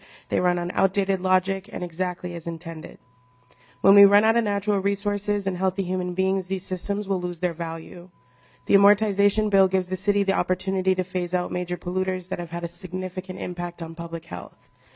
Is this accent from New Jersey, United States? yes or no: no; Minneapolis, Minnesota, United States; I'm an artist, organizer, and educator born and raised in Minneapolis